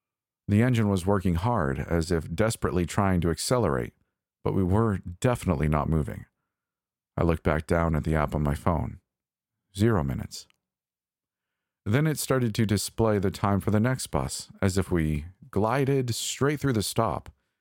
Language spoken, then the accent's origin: English; Toronto, Ontario, Canada; Typically, I'd brush it off as the same crap transit service I grew up with in Toronto.